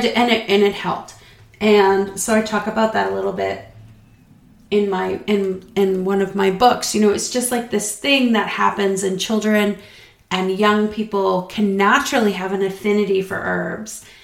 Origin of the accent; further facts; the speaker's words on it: New Hampshire, United States; born there; And they were from Puerto Rico and I was born in the White Mountains of New Hampshire.